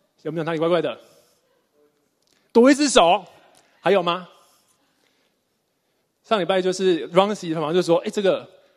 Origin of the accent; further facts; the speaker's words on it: Taiwan; moved away as an adult; now in Australia; 我太太是 Linda， 那我们两个呢是在台湾长大，那就在台湾读书工作，然后到了四年前的时候才到澳洲。